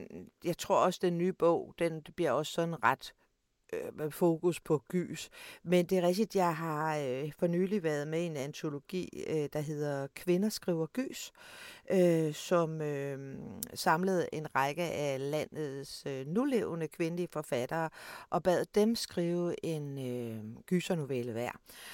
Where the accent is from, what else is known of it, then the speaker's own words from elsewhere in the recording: Copenhagen, Capital Region of Denmark, Denmark; also born or lived in South Africa; Jeg er vokset op inde i Indre By, inde i København, og jeg har egentlig boet i byen altid, til jeg også sådan cirka for 20 år siden, flyttede lidt væk for at få lidt mere natur omkring mig. Og tidligere så har jeg boet en periode i Sydafrika.